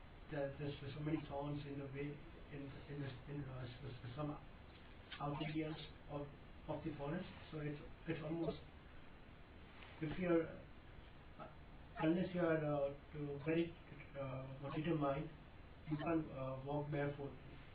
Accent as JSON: {"language": "English", "region": "Bihar", "country": "India", "said": "No, I'm from Bihar."}